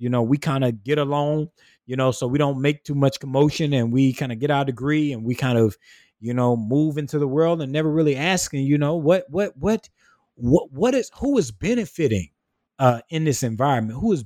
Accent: St. Matthews, South Carolina, United States; in rural South Carolina, where so many of us who grow up where I grew up at in St. Matthews, between St. Matthews, Swansea and Sandaron

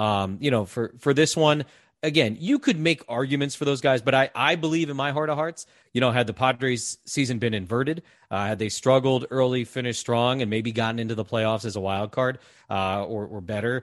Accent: East Coast, United States; I grew up on the East Coast.

